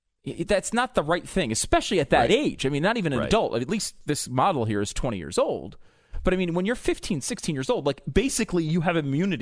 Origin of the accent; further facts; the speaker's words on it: Maryland, United States; he doesn't even know I'm from Maryland.